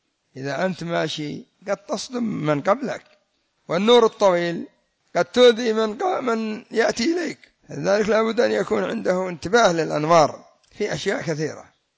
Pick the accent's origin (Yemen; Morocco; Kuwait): Yemen; لكن عندنا في اليمن ما شاء الله السيارة تشترى تجلس 40 سنة